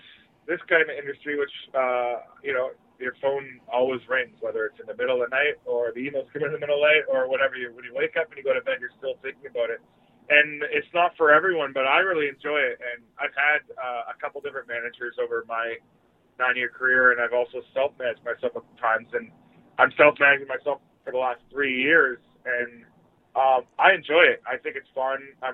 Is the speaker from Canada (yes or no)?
yes; Vancouver, British Columbia, Canada; I grew up in Vancouver area. So when I was growing up in the 90s, you know, the whole Seattle scene was happening like 100 miles from us.